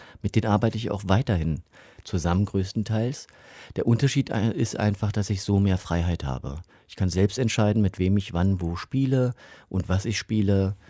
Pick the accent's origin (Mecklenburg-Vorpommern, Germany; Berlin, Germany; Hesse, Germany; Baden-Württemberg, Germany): Berlin, Germany; Ich bin ja gebürtiger Berliner. Insofern ist es einfach meine Heimat. Es ist die Stadt, in der ich lebe und atme.